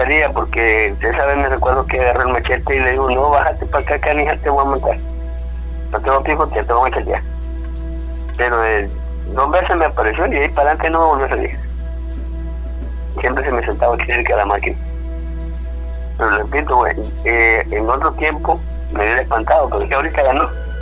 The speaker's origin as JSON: {"language": "Spanish", "country": "Guatemala", "moved": "yes", "said": "yo soy de Guatemala, no soy de aquí. Que he andado caminando por diferentes lugares. Ya aquí me establecí porque aquí tengo mi familia."}